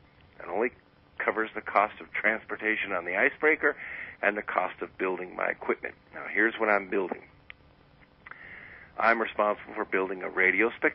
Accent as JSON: {"language": "English", "region": "Scotland", "country": "United Kingdom", "said": "After all, I'm a Scot. I'm kind of used to that temperature."}